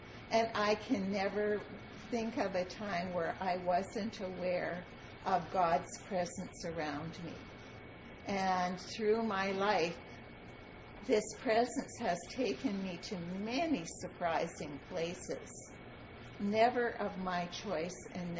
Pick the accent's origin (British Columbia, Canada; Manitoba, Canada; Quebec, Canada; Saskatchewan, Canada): Manitoba, Canada; Winnipeg; now in Camrose, Canada; I was born and raised in Winnipeg and lived there until I came to Camrose.